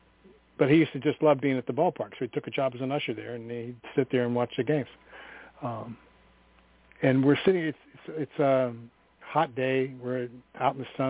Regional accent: Pittsburgh, Pennsylvania, United States; born there; Forbes Field was my backyard. That's where I was born. I was born on Colt Hart Avenue in Oakland.

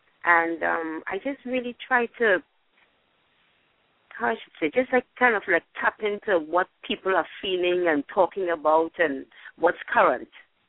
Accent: Trinidad & Tobago; You know, that I'm from Trinidad and Tobago, and there's this calypso

